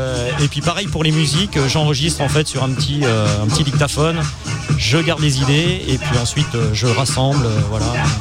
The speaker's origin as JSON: {"language": "French", "town": "Châteauroux", "region": "Centre-Val de Loire", "country": "France", "lives_now": "Grenoble, France", "said": "je suis venu sur Grenoble parce que je suis originaire de Châteauroux dans le centre de la France, entre Bourges, Orléans et Tours."}